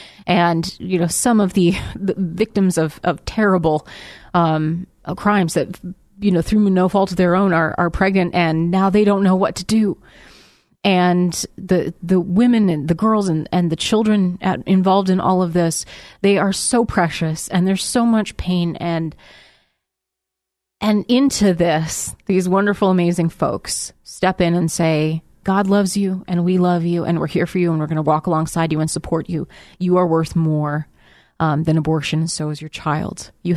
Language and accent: English; United States; And that is concerning to me as an American, as a lover of liberty, as a Christian.